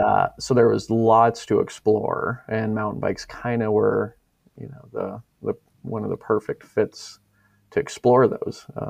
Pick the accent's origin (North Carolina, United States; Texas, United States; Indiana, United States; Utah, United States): Utah, United States; Moab; Born and raised in Moab. I've left it a number of times and I kind of wind up back here.